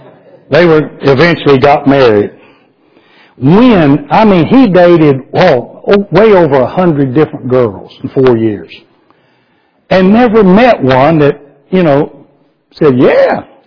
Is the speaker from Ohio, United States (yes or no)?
no; Garland, Texas, United States; E.C. was youth pastor at Middle Road Baptist in Garland, my hometown.